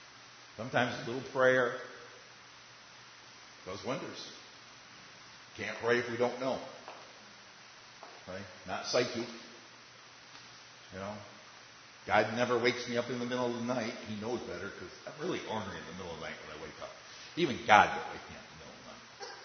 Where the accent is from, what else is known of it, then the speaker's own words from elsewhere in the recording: Michigan, United States; I mean, I'm from Michigan. I understand you only have so many play days in the summer.